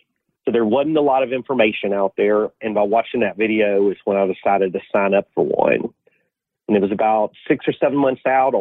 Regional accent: Shreveport, Louisiana, United States; I'm from Shreveport, was living there then, so it's about 5 hours away.

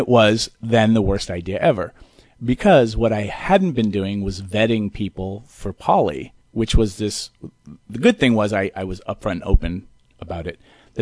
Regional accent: New York, United States; And I'm a pragmatist. I'm a New Yorker. I don't care.

